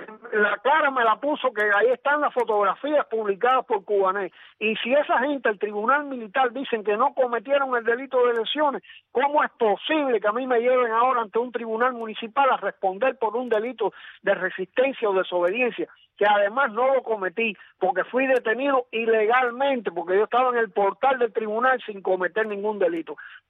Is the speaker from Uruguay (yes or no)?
no; Cuba; mi dignidad como ciudadano cubano